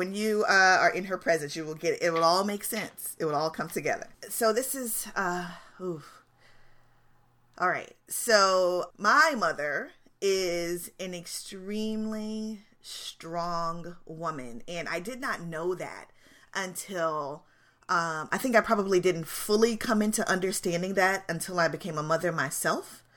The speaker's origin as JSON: {"language": "English", "region": "the Carolinas", "country": "United States", "tie": "born or raised there", "said": "Grew up in the Carolinas."}